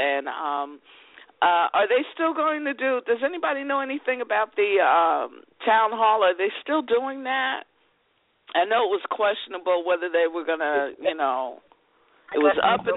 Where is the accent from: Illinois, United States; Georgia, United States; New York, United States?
New York, United States; Brooklyn; born there; I was born in Brooklyn, so, you know